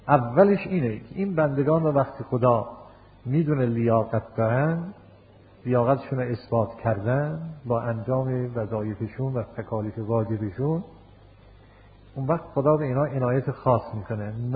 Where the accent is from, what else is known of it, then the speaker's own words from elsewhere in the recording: Yazd, Iran; ما یه عالمی داشتیم تو شهر خودمون، شهر یزد